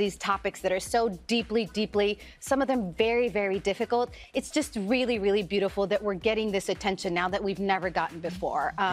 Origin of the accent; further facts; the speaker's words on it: Tijuana, Baja California, Mexico; I grew up on the south side of the border. I grew up in Tijuana in Mexico, and I would cross the border every day to go to school in San Diego.